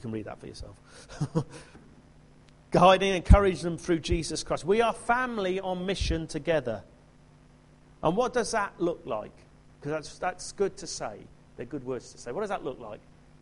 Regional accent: Rugeley, West Midlands, United Kingdom; I pray there will be a day when I say, I come from Rugeley, they say, isn't that the place where God's really moving? Yeah? They won't worry whether it's between Stafford or Lichfield, north of Birmingham, in the West Midlands.

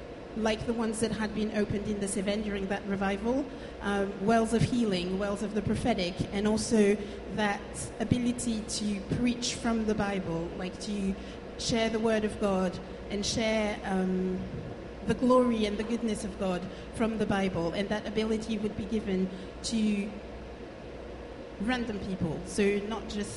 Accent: Paris, Île-de-France, France; also born or lived in Cévennes, France; I come from France and I was born in Paris. I grew up for most of my life in Paris, but at some point, because life happened, my parents moved in the south of France into this beautiful area that is called the Cévennes

